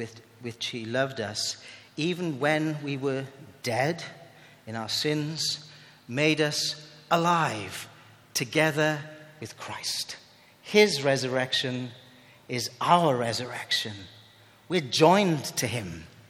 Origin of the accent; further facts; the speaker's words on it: United Kingdom; Oh, we don't do that, we're British.